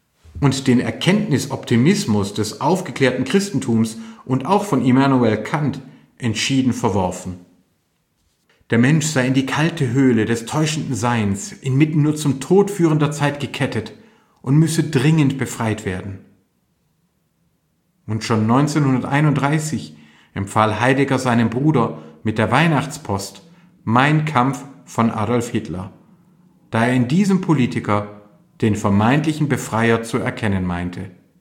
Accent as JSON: {"language": "German", "region": "Baden-Württemberg", "country": "Germany", "tie": "born or raised there", "said": "mein Heimatland Baden-Württemberg"}